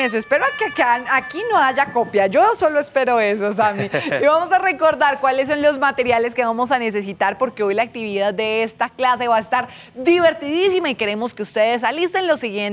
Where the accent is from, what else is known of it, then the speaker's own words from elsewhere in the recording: Colombia; Pues mi tierra Colombia está llena de cumbias, de vallenatos, de alegría, de sabrosura.